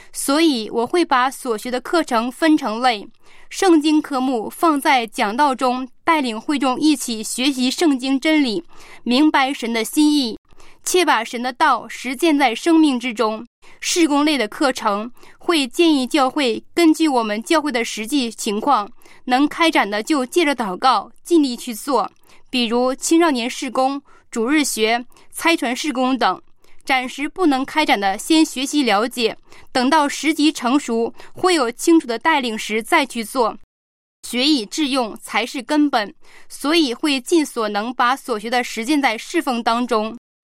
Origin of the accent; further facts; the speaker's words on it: Heilongjiang, China; 我是黑龙江的